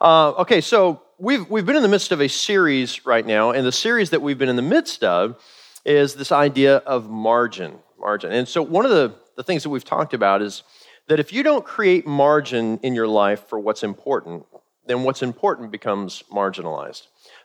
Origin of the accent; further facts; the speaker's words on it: Kansas City, Missouri, United States; So I'm from Missouri originally. We call it Missouri.